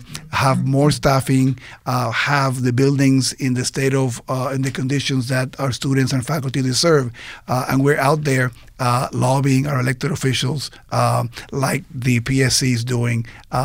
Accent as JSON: {"language": "English", "country": "Puerto Rico", "tie": "born or raised there", "said": "I was born and raised in Puerto Rico, yes. And I think, you know, the accent should also be helpful."}